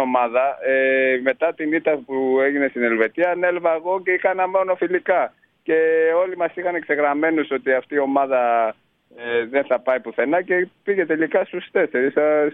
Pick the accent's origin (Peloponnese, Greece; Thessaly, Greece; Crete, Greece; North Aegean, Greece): Thessaly, Greece; Εντάξει, που είμαστε από Θεσσαλία.